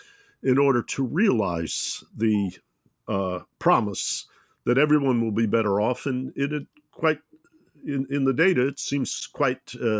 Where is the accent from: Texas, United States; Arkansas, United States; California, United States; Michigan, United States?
Michigan, United States; Detroit; that I'm from Detroit, Michigan